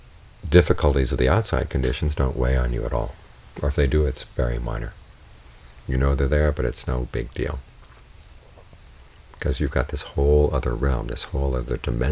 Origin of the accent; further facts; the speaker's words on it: United States; But being an American, one of my problems is I have a large sense of my space.